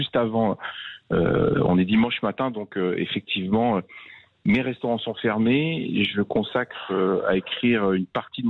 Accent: France; Donc, je suis français, je vais faire une cuisine des territoires de France.

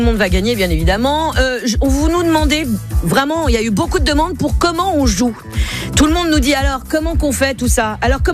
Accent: Argenteuil, Île-de-France, France; born there; Il paraît qu'il fait beau, y compris à Argenteuil, ma ville natale.

